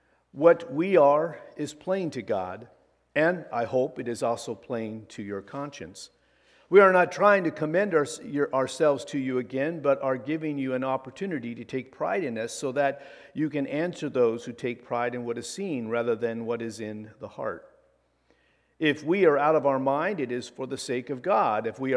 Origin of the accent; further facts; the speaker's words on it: Pendleton, United States; when I was growing up in Pendleton, I've mentioned before that our home was like four houses down from the church.